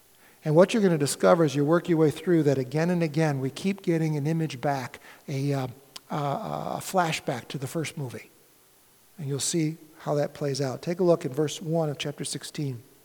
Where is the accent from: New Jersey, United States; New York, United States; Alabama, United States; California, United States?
New York, United States; Rochester; I was born and raised up in Rochester, right on Lake Ontario.